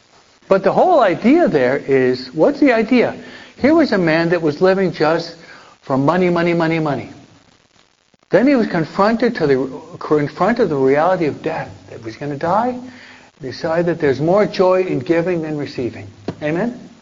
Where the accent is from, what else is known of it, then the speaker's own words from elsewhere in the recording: New York, United States; They settled where I was brought up and raised in New York, in upstate New York.